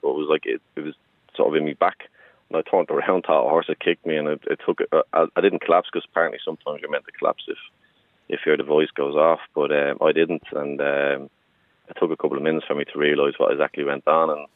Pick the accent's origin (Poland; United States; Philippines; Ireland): Ireland; Newtown Mount Kennedy, County Wicklow; I'm from Newtown, Mount Kennedy.